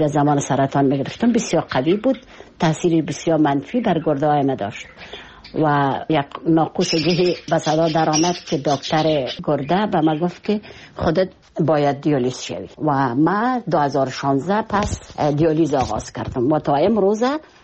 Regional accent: Kabul, Afghanistan

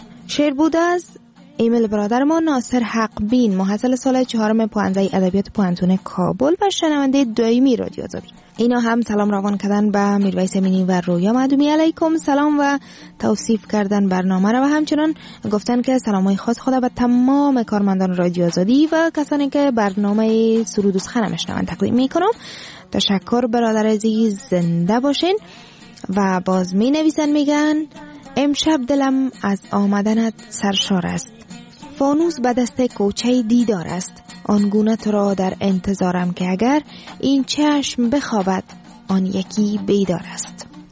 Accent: Afghanistan; ما افغان هستیم

